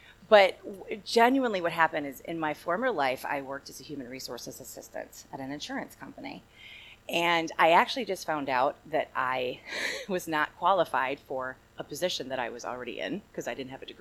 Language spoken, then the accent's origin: English; Stoughton, Wisconsin, United States; I remember when I first moved here, from the Madison area. I grew up in Stoughton.